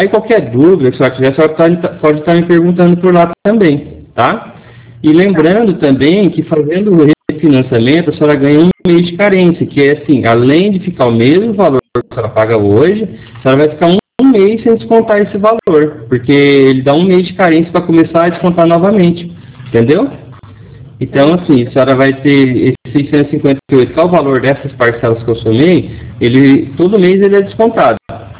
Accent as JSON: {"language": "Portuguese", "town": "Cornélio Procópio", "region": "Paraná", "country": "Brazil", "said": "eu sou de Cornélio Procópio, Paraná."}